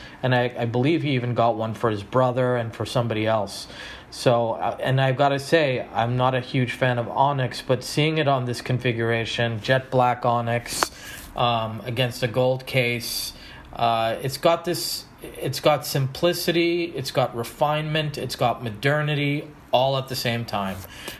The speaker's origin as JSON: {"language": "English", "country": "India", "said": "because he's Indian, I'm Indian."}